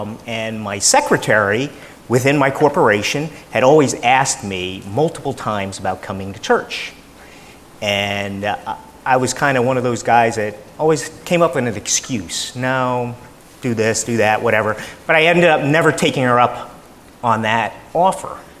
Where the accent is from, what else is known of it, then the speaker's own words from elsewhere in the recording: Hampton, Virginia, United States; now in New Jersey, United States; I grew up in Hampton, Virginia. I went to school at Penn State, graduated from there, and then I came over into New Jersey and met my wife.